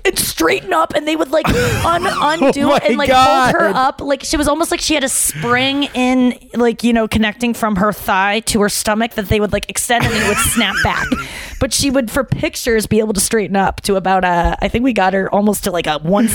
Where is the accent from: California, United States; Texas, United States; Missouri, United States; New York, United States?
Missouri, United States; St. Louis; I was from St. Louis.